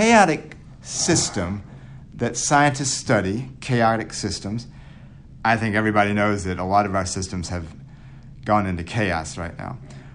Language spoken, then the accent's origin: English; Atlanta, Georgia, United States; also born or lived in San Francisco; I grew up in Atlanta where Martin Luther King was, I also lived in San Francisco when Harvey Milk was shot